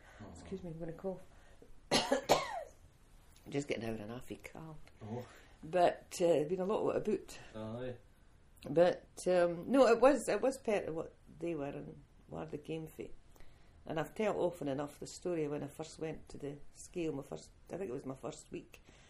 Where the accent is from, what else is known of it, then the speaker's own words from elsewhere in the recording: Dundee, Scotland, United Kingdom; accent: Dundonian; first language Dundonian; I grew up with Dundonian as my first language. That's I had to learn English as a second lead.